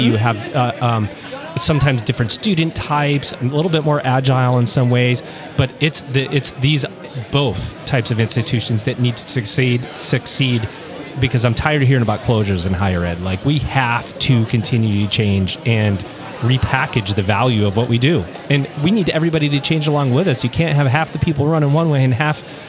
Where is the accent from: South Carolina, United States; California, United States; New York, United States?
New York, United States; Syracuse; because I'm a Big East guy, I grew up in Syracuse